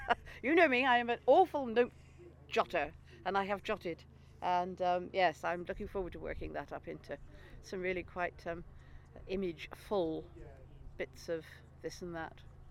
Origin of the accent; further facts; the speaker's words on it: Helston, South West England, United Kingdom; born there; I was born in Helston